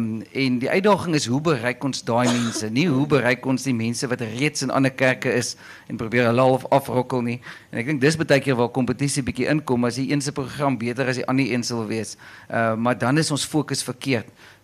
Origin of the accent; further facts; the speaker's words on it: Caledon, Western Cape, South Africa; Ek kom al van Caledon af, 'n lekker platlandse plek, en toe ek groot geword het, allemaal kerk toe gegaan.